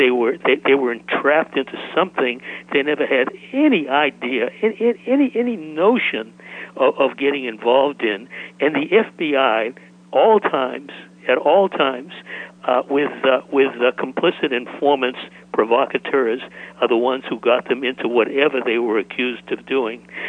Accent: Boston, Massachusetts, United States; moved away as an adult; But let me just preface that by saying that I grew up in Boston. I was there through college. Then I left.

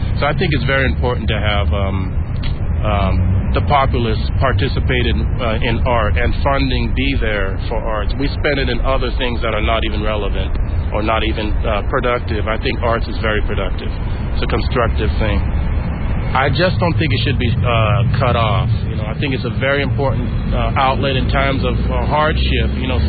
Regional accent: Nigeria; moved away; also born or lived in Miami, United States; I'm originally from actually Nigeria. I moved back here from Miami, and I've lived in Portland before.

